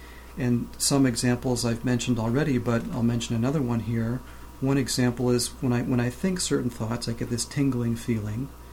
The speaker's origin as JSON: {"language": "English", "town": "Toronto", "region": "Ontario", "country": "Canada", "moved": "as an adult", "lives_now": "United States", "said": "When I first moved to California, I'm from Toronto, my plan was to continue in the area of psychotherapy. I was a psychotherapist when I was in Canada."}